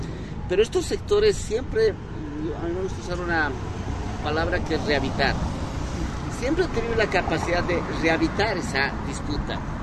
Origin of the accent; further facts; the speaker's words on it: El Alto, La Paz, Bolivia; yo podría decir en el Alto, la ciudad de donde yo vengo